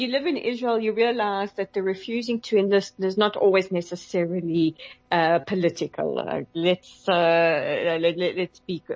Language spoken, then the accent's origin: English; South Africa; And that's where, as a South African, it is particularly painful